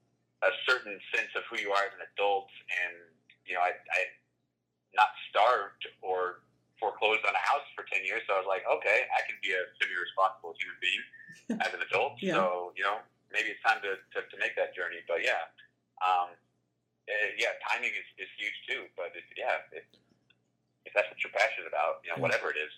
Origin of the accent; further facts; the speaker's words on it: Kansas, United States; a kid growing up in Kansas, it was like, right, you want to be an actor.